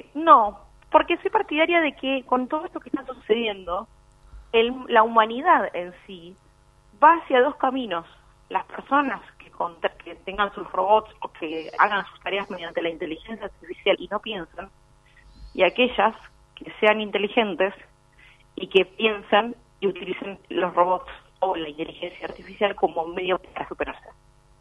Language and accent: Spanish; Argentina; no es que tarde en llegar porque somos argentinos, somos Latinoamérica